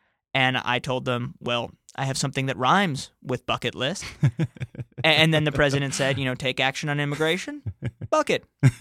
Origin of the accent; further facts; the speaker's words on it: New York City, New York, United States; I grew up in New York City. I was in 10th grade when 9/11 happened.